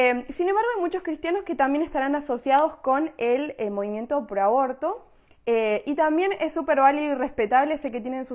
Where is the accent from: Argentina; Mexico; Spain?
Argentina; por lo menos en mi país, en Argentina